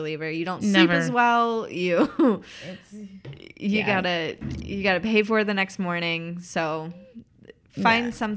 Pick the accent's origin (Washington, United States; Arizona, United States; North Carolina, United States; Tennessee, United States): Tennessee, United States; I'm also from East Tennessee, which is where she's from.